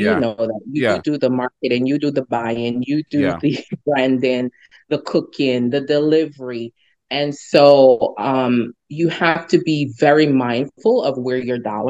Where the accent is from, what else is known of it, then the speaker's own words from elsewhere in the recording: Jamaica; now in United States; But no, when I came here from Jamaica, of course, I had family members that were already here.